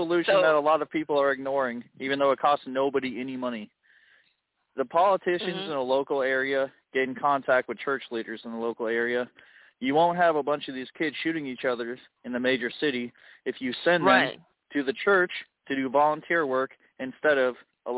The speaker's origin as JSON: {"language": "English", "region": "Illinois", "country": "United States", "said": "One is that I'm from Illinois, and four out of our last six governors went to prison for corruption."}